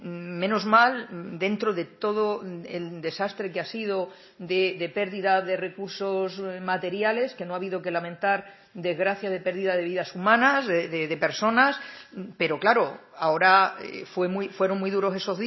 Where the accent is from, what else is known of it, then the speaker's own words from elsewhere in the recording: Extremadura, Spain; born there; accent: Extremaduran; moved away as an adult; now in Castilla-La Mancha, Spain; aunque veis que tengo acento y es que soy extremeña de nacimiento, pero soy castellano manchega de adopción, 30 años ya, más de la mitad de mi vida ya en Castilla-La Mancha, enraizado allí